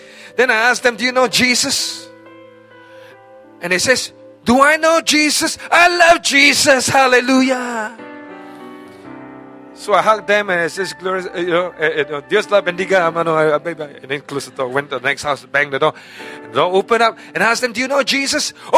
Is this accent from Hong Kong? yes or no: no; Singapore; And so a group of us, pastors from the other churches, but we're all from Singapore.